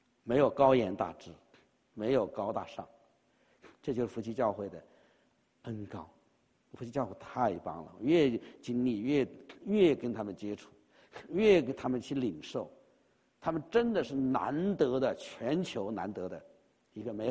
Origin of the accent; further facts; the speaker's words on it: China; 尤其是我们中国人、华人身在其中，没有人不关切。